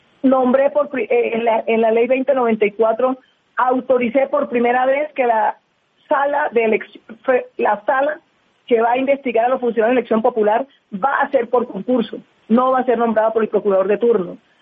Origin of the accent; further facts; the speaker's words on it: Barranquilla, Atlántico, Colombia; muy cercana a la Casa Char porque soy de Barranquilla. Y yo trabajo en Bogotá